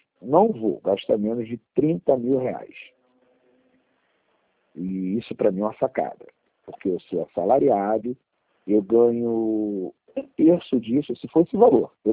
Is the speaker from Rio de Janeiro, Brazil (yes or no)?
yes; Rio de Janeiro, Brazil; Eu sou brasileiro, carioca enrolado, como qualquer outro.